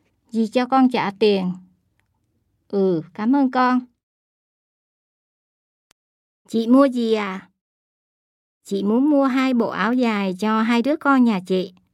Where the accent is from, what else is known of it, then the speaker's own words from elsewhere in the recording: Kobe, Hyogo, Japan; Vietnamese is a second language; now in Mino, Japan; Tôi năm nay 21 tuổi. Tôi sống ở Mino. Tôi đến từ Kobe. Gia đình tôi có 6 người. Ông, bà, bố, mẹ, em gái và tôi. Mẹ tôi là người Việt Nam.